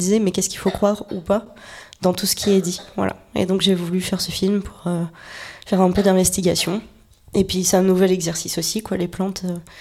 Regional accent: Sarlat, Nouvelle-Aquitaine, France; j'ai eu la chance de grandir à la campagne depuis toute petite. Je suis originaire de Sarlat, en Dordogne.

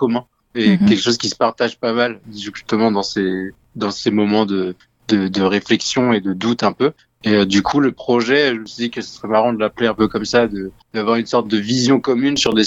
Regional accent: Tours, Centre-Val de Loire, France

